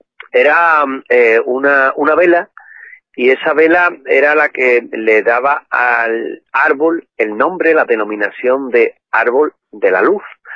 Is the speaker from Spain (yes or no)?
yes; Spain; lo supersticiosos que somos los españoles